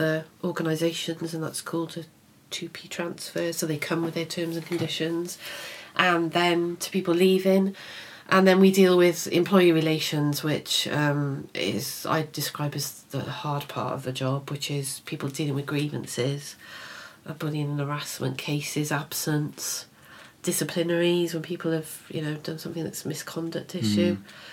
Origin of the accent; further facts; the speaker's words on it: Wales, United Kingdom; moved away as an adult; now in Berkshire, United Kingdom; I have 2 long-standing friends who live in Wales, because we moved from Wales when Stephen was 5 to be here in Berkshire. So I've known my friend Helen and Sarah since we were 4. We went to school together in infants.